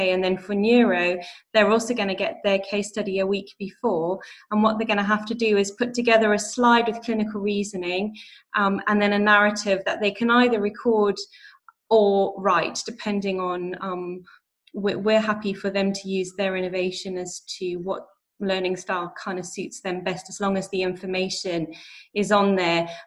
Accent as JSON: {"language": "English", "country": "Zimbabwe", "said": "a message to say that I'm from Zimbabwe."}